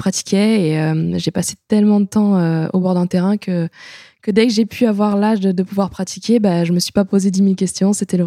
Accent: Brittany, France; je viens de Bretagne. C'était pas en tout cas à l'époque la terre promise pour faire du rugby.

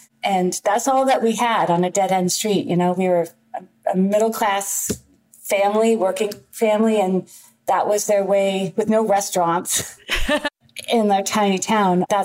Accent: Massachusetts, United States; I grew up outside Boston, and PBS, you know, WGBH, PBS was our form of entertainment.

